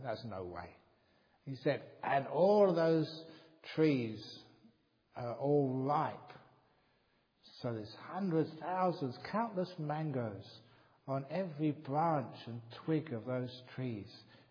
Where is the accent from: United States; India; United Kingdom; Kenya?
United Kingdom; England; born there; Because, I was born in England, but I spent some time in Asia.